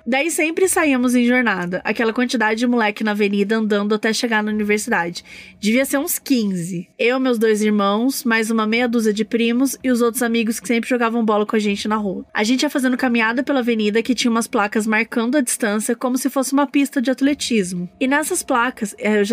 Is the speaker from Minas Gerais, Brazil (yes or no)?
yes; Itajubá, Minas Gerais, Brazil; Como eu morei minha infância toda em Itajubá